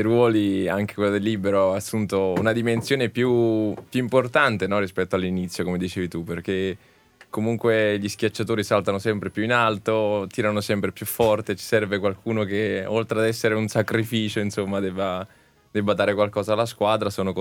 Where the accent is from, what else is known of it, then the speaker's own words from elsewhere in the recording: Formia, Lazio, Italy; Sono di Formia.